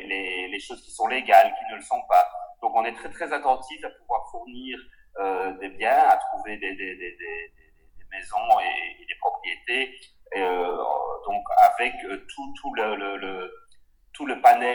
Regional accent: Belgium; accent: Belgian; C'est mon accent belge peut-être.

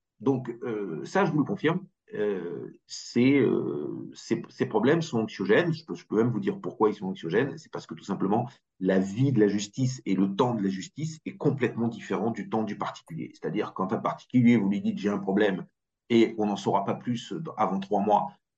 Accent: Grand Est, France; Moi, je viens d'Alsace où on a toujours encore quelques lois différentes.

